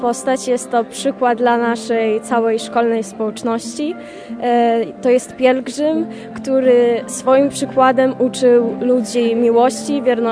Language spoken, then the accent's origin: Polish; Vilnius, Vilnius County, Lithuania; Jestem z Wilna … jestem uczennicą gimnazjum imienia Jana Pawła II.